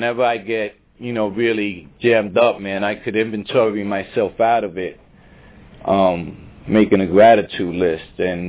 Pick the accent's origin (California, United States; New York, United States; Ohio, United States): New York, United States; Bronx; also born or lived in Brooklyn / Pennsylvania; now in Florida, United States; I was born in Brooklyn, I grew up in the Bronx, and, you know, I got to, my story is like a keep coming back story